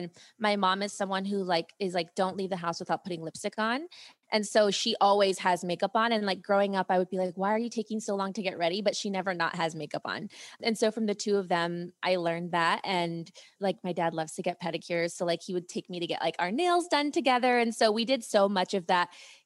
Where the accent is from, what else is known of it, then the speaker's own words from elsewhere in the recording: Ohio, United States; So I grew up in Ohio and I lived with my dad growing up. So my parents were divorced. My mom lived in Europe. I lived with my dad in Ohio.